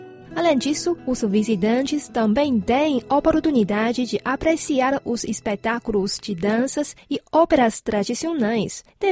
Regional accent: Jinan, Shandong, China; Na minha terra natal, Jinan, capital da província de Shandong, no norte da China

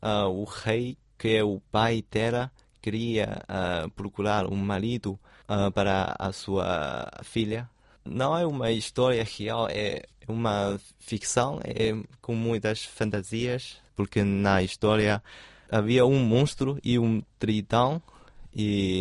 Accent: Beijing, China; Portuguese is a second language; E eu sou do Pequim.

